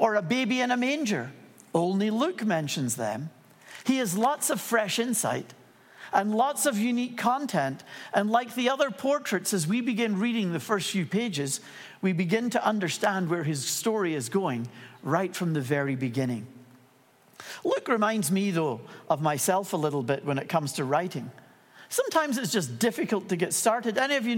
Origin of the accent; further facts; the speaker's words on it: Dunfermline, Scotland, United Kingdom; also born or lived in Dundee; I was born in Dundee in Scotland. When we were 6 months old, I was 6 months old. We moved to another town called Dunfermline.